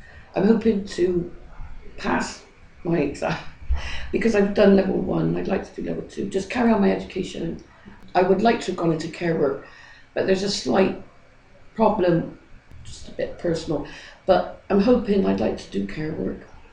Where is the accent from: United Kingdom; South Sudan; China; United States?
United Kingdom; Bristol, South West England; I'm from Bristol, and I lived in a place called Jamaica Street Hostel.